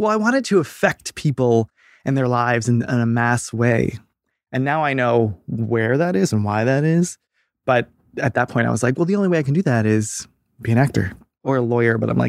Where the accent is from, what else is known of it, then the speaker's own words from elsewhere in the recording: New England, United States; also born or lived in Boston / New York / Los Angeles; I grew up all around New England. So New Hampshire, Massachusetts, Connecticut, everywhere. I actually tell people I was born in Boston, grew up in New York, and then became an adult in LA.